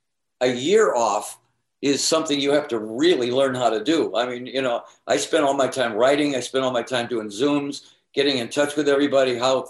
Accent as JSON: {"language": "English", "town": "East Detroit", "region": "Michigan", "country": "United States", "said": "I was from the East Side. I was from East Detroit, you know."}